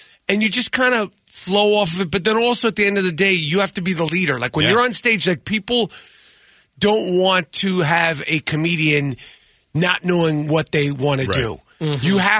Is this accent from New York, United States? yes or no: yes; New York, United States; I'm from New York.